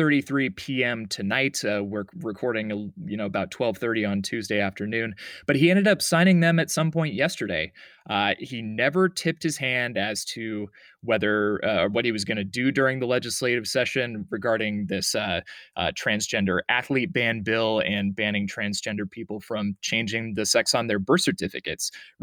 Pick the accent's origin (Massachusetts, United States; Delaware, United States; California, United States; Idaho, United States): Idaho, United States; You know, growing up in Idaho, I didn't realize that this was a thing until I moved elsewhere to work.